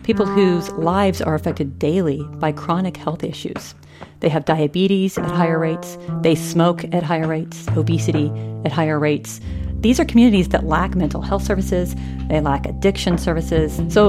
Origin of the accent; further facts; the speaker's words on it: Kansas, United States; You drive another hour south, and you hit my hometown.